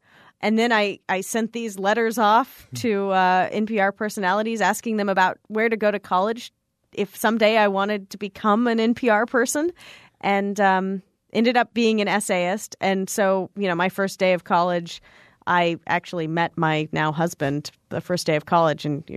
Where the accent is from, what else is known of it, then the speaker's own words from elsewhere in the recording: Los Angeles, California, United States; And I grew up initially in Southern California in the LA area, where there is a ton of traffic.